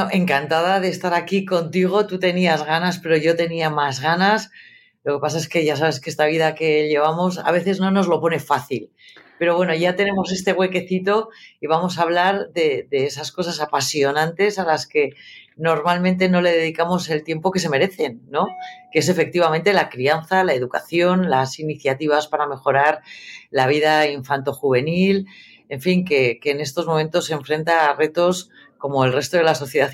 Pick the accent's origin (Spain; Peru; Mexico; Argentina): Spain; Burgos, Castile and León; Soy de Burgos